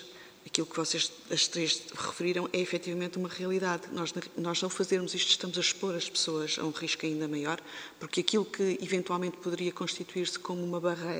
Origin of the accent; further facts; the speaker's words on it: Portugal; muitas vezes que sou de Portugal